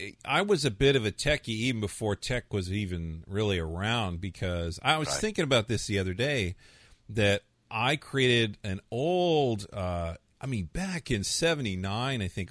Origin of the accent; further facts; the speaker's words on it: San Bernardino, California, United States; born there; I was born in San Bernardino, and I've tried to forget about that.